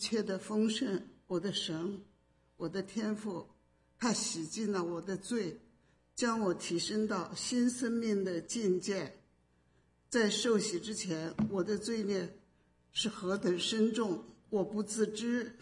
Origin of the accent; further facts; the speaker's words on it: China; 我感觉到这个佛教啊，在我们中国人的对我们中国人吸引力这么强